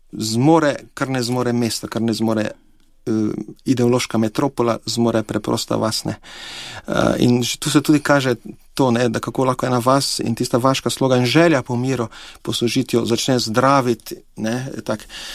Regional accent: Podravska, Slovenia; ljudje, ki pa smo izpod Pohorja, jaz sem pač iz Dravskega polja, tam pri nas ni bilo pogoja za partizansko gverilo, ker je ravnina

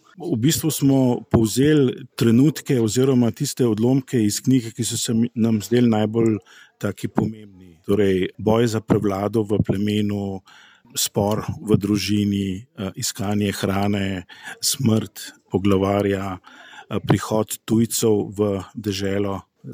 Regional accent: Log-Dragomer, Central Slovenia, Slovenia; iz Log Dragomerja smo in smo hoteli nekaj avtentičnega iz tega našega lokalnega okolja

